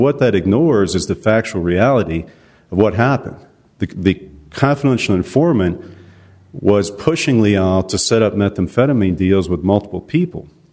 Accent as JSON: {"language": "English", "town": "Albuquerque", "region": "New Mexico", "country": "United States", "said": "I'm from Albuquerque, New Mexico."}